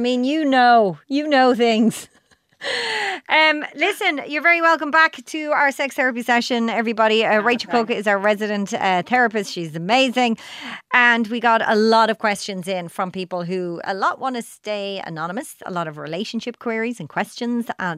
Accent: Ireland; we're Irish people, like it took us 40 odd years to be able to get contraception for free in the country.

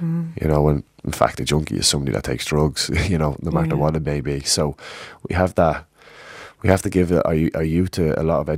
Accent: Ireland; And as Irish people, we've shown really important change over the last 2 to 3 years with the same-sex marriage and the repeal of the eighth. So change, Irish people are now open to change.

